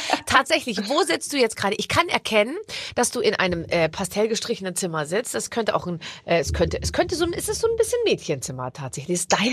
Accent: Bavaria, Germany; ich bin ja aus Bayern

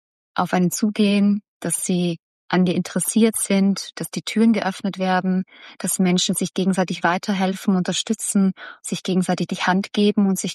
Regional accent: Austria

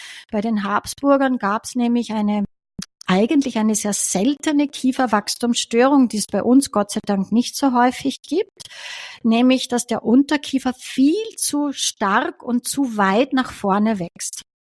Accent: Styria, Austria; Ich bin aus der Steiermark und die Steirer sagen immer

